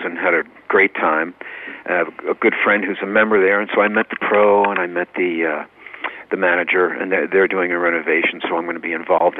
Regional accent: New York, United States; I played in Westchester County, actually, because I grew up in Westchester. I've been in Connecticut for a while now.

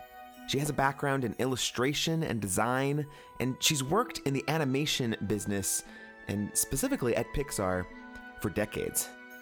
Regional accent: Utah, United States; So I am from Utah. I come from Utah.

